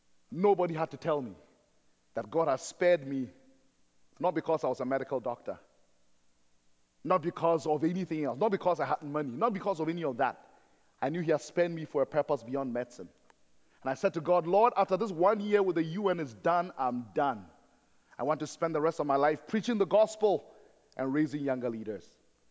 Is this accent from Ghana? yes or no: yes; Ghana; I come from Ghana in West Africa. Ghana is in the pregnant part of Africa.